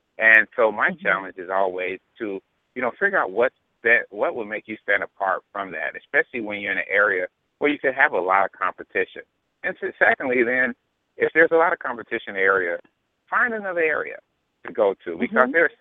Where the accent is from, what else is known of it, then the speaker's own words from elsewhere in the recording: Chicago, Illinois, United States; And, right, and I grew up in North Lawndale. So.